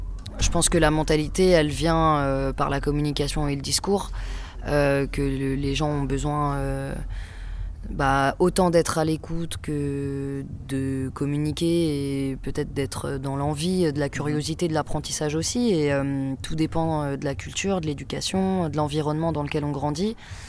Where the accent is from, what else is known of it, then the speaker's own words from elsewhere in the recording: Switzerland; born there; je suis née en Suisse, mais je suis franco-malgache. J'ai pas d'origine suisse. Et en fait, j'ai grandi à la frontière et je suis partie faire mes études à Lyon.